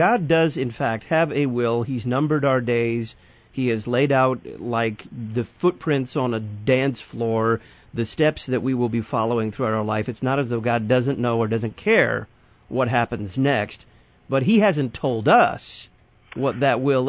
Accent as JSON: {"language": "English", "region": "Texas", "country": "United States", "said": "I can say that because I'm from Texas."}